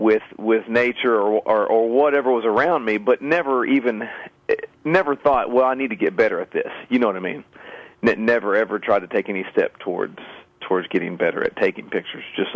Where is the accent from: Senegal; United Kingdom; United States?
United States; Arkansas; I'm from Southwest Arkansas, and then I graduated from ASU.